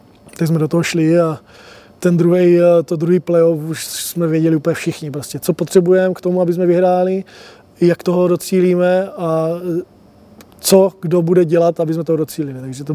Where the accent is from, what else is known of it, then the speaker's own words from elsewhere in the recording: Přerov, Olomouc Region, Czechia; protože pocházím z Přerova